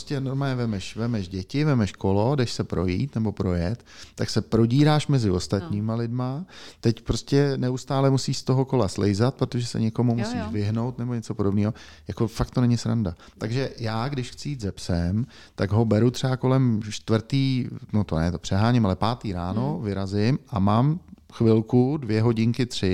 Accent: Prague, Czechia; ale jako my Pražáci třeba. A ono se máme furt samý výhody samozřejmě proti všem, že jo? Protože jsme Praha.

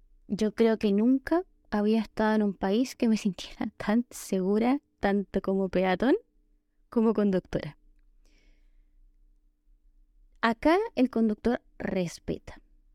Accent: Chile; como buena chilena

